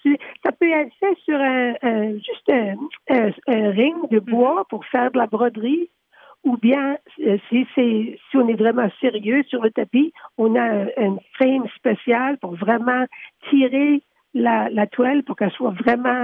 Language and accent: French; Canada; also born or lived in Montréal; j'habitais à Montréal pour plus que 20 ans, puis quand j'ai retourné dans mon village natal